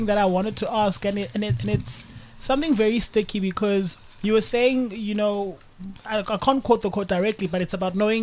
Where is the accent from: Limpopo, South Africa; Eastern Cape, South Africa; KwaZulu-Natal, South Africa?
Eastern Cape, South Africa; I can just drive home to Eastern Cape.